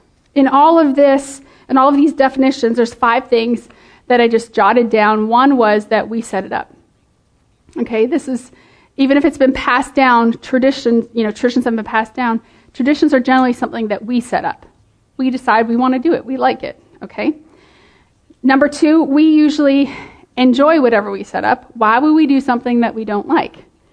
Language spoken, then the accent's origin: English; English Canada, Canada; I grew up in English Canada, and when we moved to French Canada, it was a culture shock.